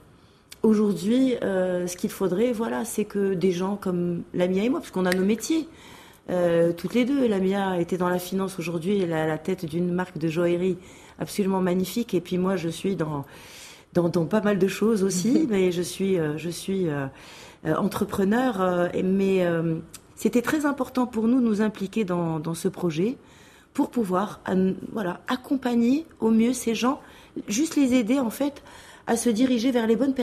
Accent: Rabat, Rabat-Salé-Kénitra, Morocco; also born or lived in Barcelona / Paris; J'ai grandi au Maroc, je suis née à Rabat, et puis j'ai vécu en Espagne, à Barcelone, à Paris

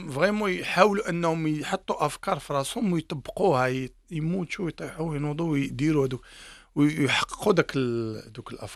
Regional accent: Morocco; moved away; انا مغربي

